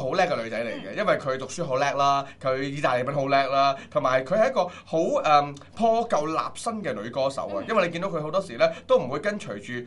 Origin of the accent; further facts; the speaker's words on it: Hong Kong; 咁作为我哋香港人都好啦